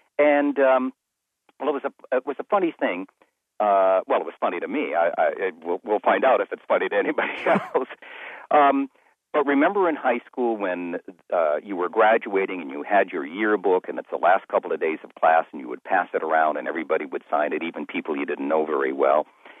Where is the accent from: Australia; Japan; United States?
United States; New Bedford, Massachusetts; But I'm a New Bedford, Massachusetts boy, 50 miles south of Boston.